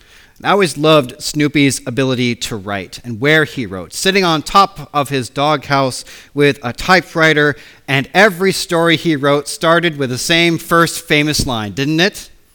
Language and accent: English; United States; When I was growing up in America, even from a young age, I found great enjoyment in reading the newspaper.